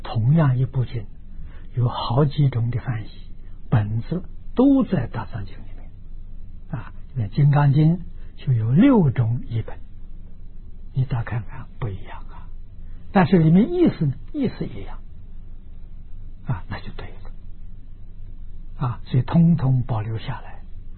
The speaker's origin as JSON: {"language": "Chinese", "country": "China", "said": "我们中国人念起来不太好口味"}